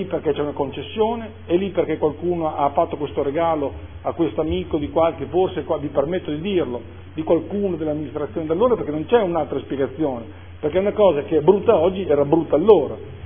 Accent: Modena, Emilia-Romagna, Italy; Mi ricordo, Presidente, da ragazzino in Largo San Giacomo, chi è di Modena se ricorderà bene

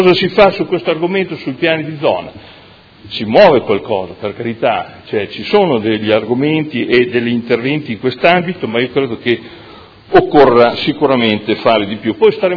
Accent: Modena, Emilia-Romagna, Italy; da Modenese, dico

